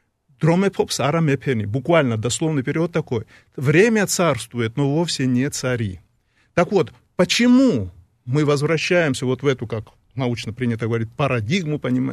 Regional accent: Kutaisi, Imereti, Georgia; меня родители вели через центральную площадь моего родного города Кутаиси

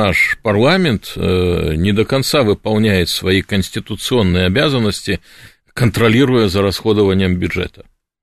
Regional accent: Siberia, Russia; А я сибиряк. И для меня Москва, Киев, Минск – это города моей родины.

